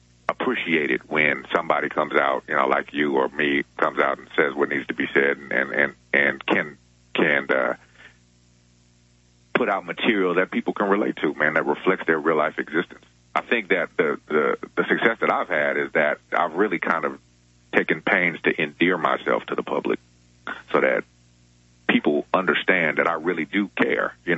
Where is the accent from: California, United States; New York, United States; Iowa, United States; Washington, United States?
California, United States; because I'm from the Bay Area out here in California.